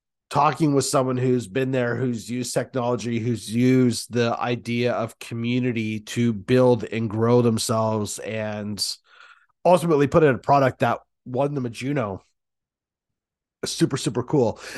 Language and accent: English; Canada; as a Canadian